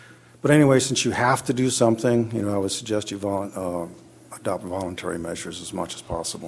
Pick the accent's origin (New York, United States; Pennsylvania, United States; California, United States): California, United States; Paso Robles; I'm from Paso Robles.